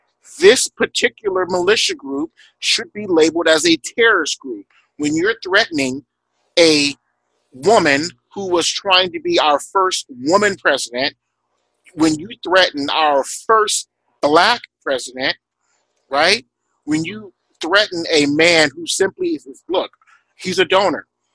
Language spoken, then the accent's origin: English; Houston, Texas, United States; born there; I was born in Houston, Texas. I'm from this country. I'm a citizen.